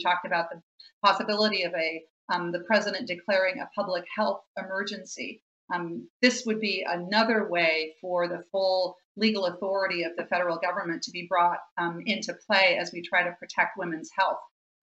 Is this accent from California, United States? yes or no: no; Minnesota, United States; but also, like, for example, in my home state of Minnesota